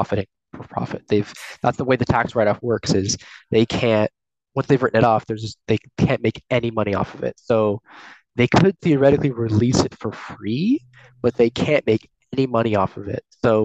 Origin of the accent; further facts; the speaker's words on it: Los Angeles, California, United States; But I'd always been very much associated with the industry growing up in Los Angeles.